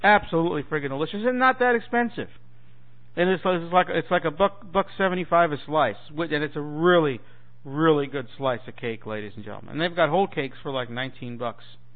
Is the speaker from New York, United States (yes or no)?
yes; Brooklyn, New York, United States; it's not the same as the sausage that I grew up with in New York City, in Brooklyn, when we had the Italian festivals.